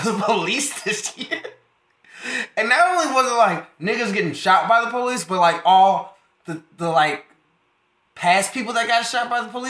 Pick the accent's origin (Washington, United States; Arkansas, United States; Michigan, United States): Michigan, United States; Detroit; Growing up in Detroit, a bunch of people like that. That's common. I had one of those when I was a kid.